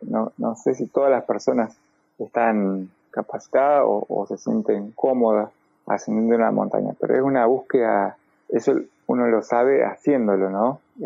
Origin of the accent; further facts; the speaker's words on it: Bariloche, Río Negro, Argentina; digo los tres porque somos tres de Bariloche